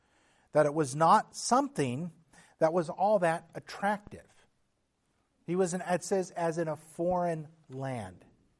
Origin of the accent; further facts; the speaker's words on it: Texas, United States; I'm also from Texas.